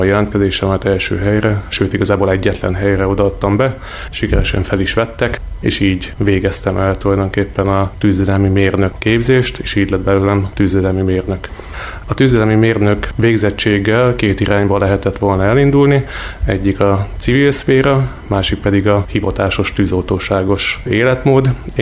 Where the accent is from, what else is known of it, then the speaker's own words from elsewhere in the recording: Császártöltés, Bács-Kiskun, Hungary; én császártöltésen születtem, császártöltési lakos vagyok, felmenői mindegyik egy császártöltési sváb származás. Egyébként kis falu, 2500-an élnek császártöltésen, ott jártam általános iskolában.